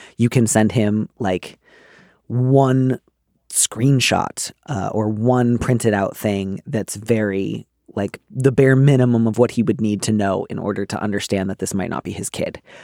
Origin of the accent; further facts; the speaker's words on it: Midwest, United States; I grew up in the Midwest.